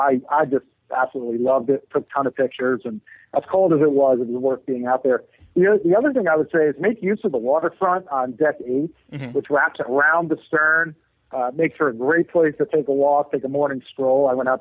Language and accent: English; Northeast, United States; We're from the Northeast, and we thought it was cold.